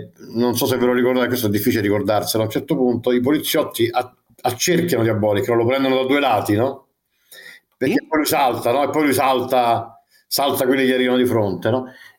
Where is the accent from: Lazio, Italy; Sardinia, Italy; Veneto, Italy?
Lazio, Italy; Rome; Ma anche noi l'abbiamo scoperta a Milano in questo da romani